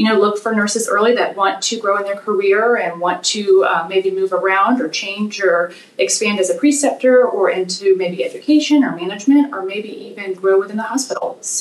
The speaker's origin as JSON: {"language": "English", "town": "Tallahassee", "region": "Florida", "country": "United States", "said": "I am from Tallahassee. So I went to nursing school here."}